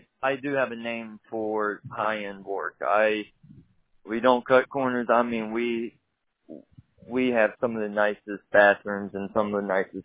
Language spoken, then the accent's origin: English; United States; born there; I was born in the holler of West Pontiac, Virginia, and we really do things different.